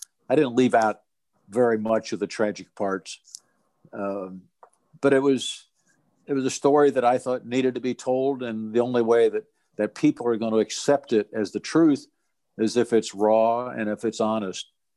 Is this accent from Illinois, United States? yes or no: yes; Atlanta, Illinois, United States; I'm from Atlanta, Illinois, moved back to Illinois, where my mother was living in Morton with my sister.